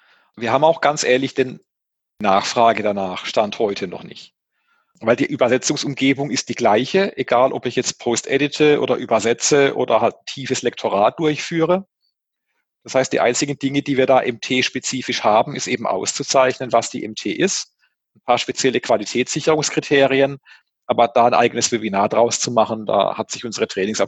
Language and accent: German; Baden-Württemberg, Germany; Und als Badener